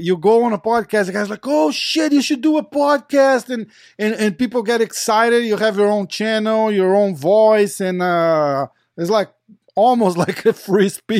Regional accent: Brazil; Like we're from Brazil, so we were kind of like, oh shit, now he has to win that fight.

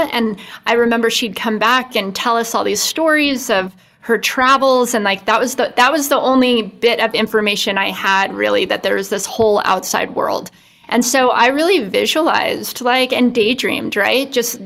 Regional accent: Las Vegas, Nevada, United States; wait, you were born and raised in Las Vegas? Like, how many people are actually born in Las Vegas? But I'm one of them.

